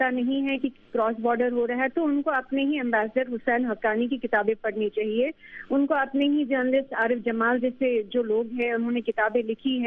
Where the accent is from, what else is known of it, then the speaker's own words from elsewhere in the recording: Jammu and Kashmir, India; मैं एक कश्मीरी हूँ, मैं कश्मीर से हूँ, मैं कश्मीर में पैदा हुई हूँ, बड़ी हुई हूँ